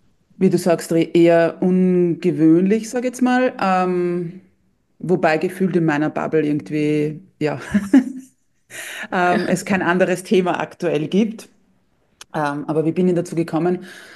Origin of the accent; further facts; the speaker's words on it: Austria; Ich komme aus Österreich, wie man es möglicherweise hört.